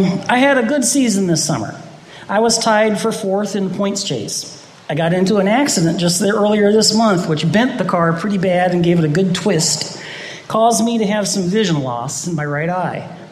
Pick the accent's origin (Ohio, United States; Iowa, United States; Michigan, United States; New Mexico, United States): Ohio, United States; Barberton; Then I heard that my hometown track of Barberton Speedway was opening back up just last year, because it's been closed for a few years.